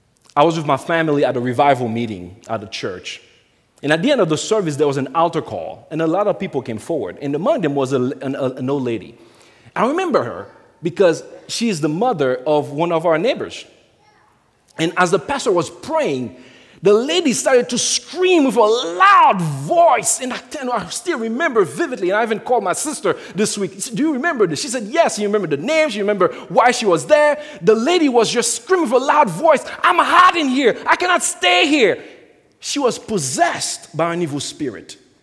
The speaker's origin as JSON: {"language": "English", "country": "Haiti", "said": "Folks, I'm from Haiti."}